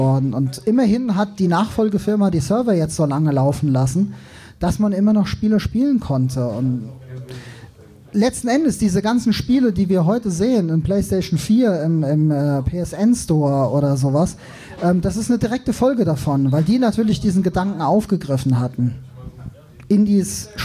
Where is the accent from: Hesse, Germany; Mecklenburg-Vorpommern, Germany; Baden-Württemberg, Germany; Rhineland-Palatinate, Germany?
Hesse, Germany; Darmstadt; now in Northern Germany; ich komme eigentlich aus Frankfurt, genau genommen aus Darmstadt.